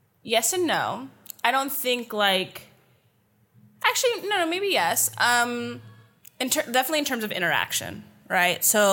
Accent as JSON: {"language": "English", "town": "Vancouver", "region": "British Columbia", "country": "Canada", "tie": "born or raised there", "said": "that is why I think I wanted to leave my hometown of Vancouver."}